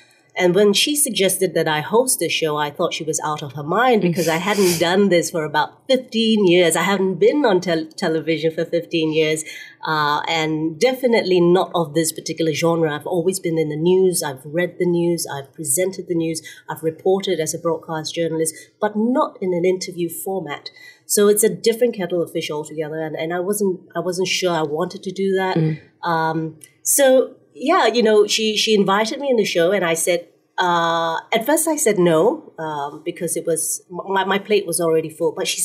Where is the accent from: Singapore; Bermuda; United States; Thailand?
Singapore; I'm Singaporean